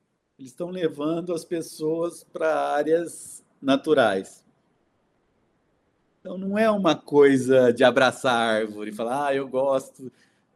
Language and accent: Portuguese; Campinas, São Paulo, Brazil; eu sou fui criado como uma criança urbana, em Campinas, numa rua de terra.